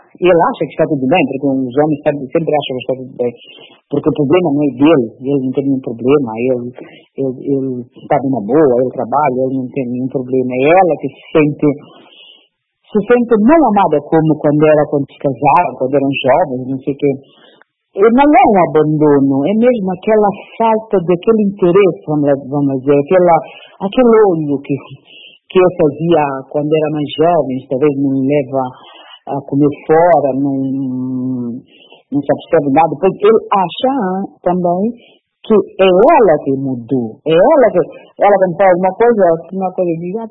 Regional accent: Mozambique; eu sempre levantei a bandeira da pátria, eu sempre disse moçambicana, agora é com honra mesmo que digo este livro, é escrito de uma moçambicana, porque eu estou sempre sendo moçambicana. Por ter a minha nacionalidade moçambicana, estou muito contente por isso.

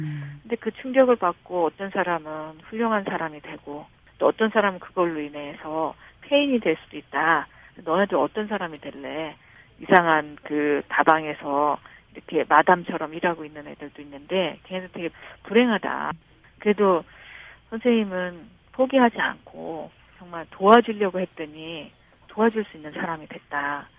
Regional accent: South Korea; born there; 그냥 저는 그냥 빈민촌에서 태어났어요.

